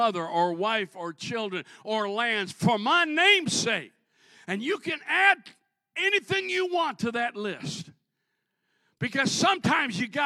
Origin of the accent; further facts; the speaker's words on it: Minnesota, United States; born there; No, I wasn't born here. I was born in Minnesota. And I spent years in the United States Navy.